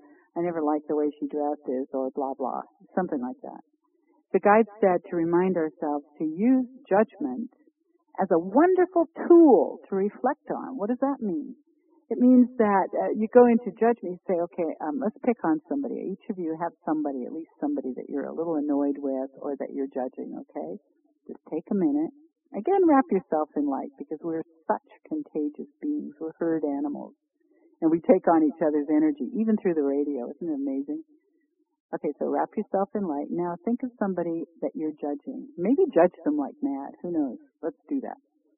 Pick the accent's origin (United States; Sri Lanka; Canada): Canada; Canada, my home country.